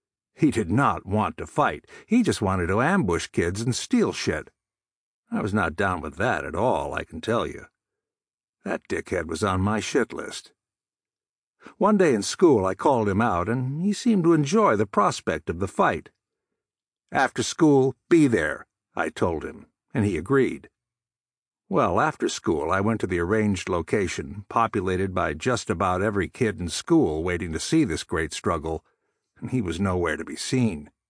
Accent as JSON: {"language": "English", "town": "Okanogan", "region": "Washington", "country": "United States", "tie": "born or raised there", "also_born_or_lived": "Coeur d'Alene, Idaho", "said": "We were from Idaho originally, and I was born in Coeur d'Alene on December 4, 1912. The family moved to Okanagan, Washington, where my parents had an apple farm."}